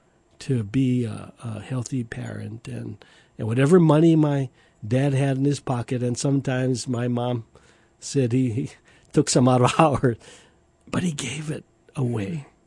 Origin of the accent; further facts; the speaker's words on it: Kekaha, Hawaii, United States; now in Ewa Beach, United States; Well, I grew up on the island of Kauai, on the west side. For those that know Kauai, it's in a former sugar plantation town of Kekaha, Kauai.